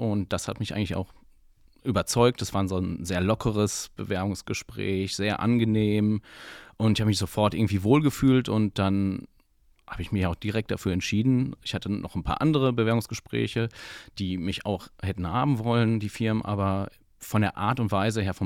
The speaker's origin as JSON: {"language": "German", "town": "Bochum", "region": "North Rhine-Westphalia", "country": "Germany", "tie": "born there", "said": "40 Jahre alt und ja mittlerweile seit knapp 20 Jahren in der IT. Mhm. Gebürtig komme ich aus Bochum, also aus dem Ruhrpott."}